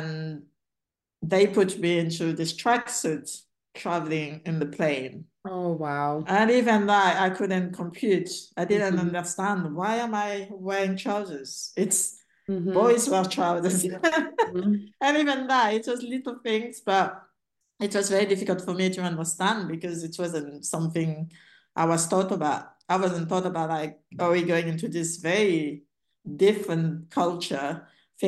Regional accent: Madagascar; growing up in Madagascar, just the random missionary in the village

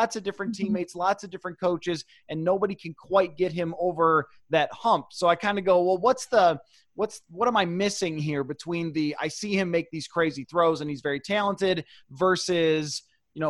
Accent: Buffalo, New York, United States; because I'm originally from Buffalo, seeing the followers come into my mentions, or people that I still follow from Buffalo tweeting about it.

